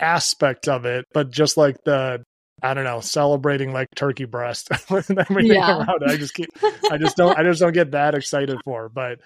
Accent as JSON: {"language": "English", "country": "Belarus", "moved": "yes", "said": "I feel that growing up to an extreme because, again, like my parents immigrated, we immigrated here from Belarus."}